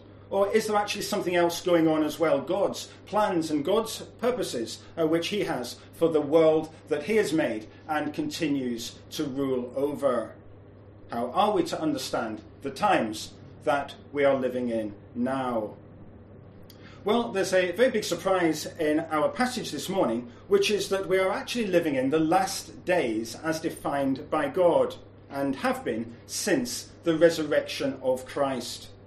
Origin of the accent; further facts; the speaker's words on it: Scotland, United Kingdom; now in Asia; it's not just that drizzle that I'm used to from Scotland, where I was brought up